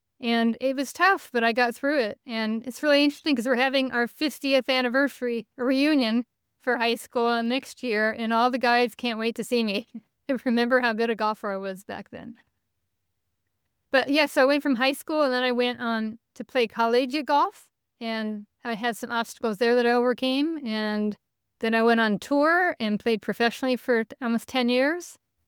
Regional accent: Hawaii, United States; I grew up in Hawaii, and my mom and dad were avid golfers

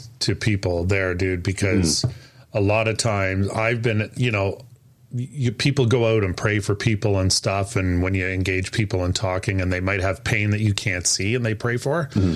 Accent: Toronto, Ontario, Canada; I'm only laughing because I grew up in Toronto.

